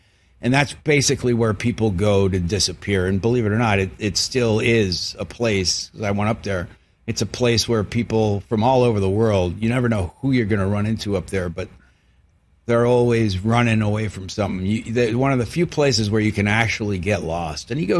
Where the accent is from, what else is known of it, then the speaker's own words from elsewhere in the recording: United States; now in Australia; I'm an American, been living in Australia for 10 years, married to an Australian woman with an Australian kid.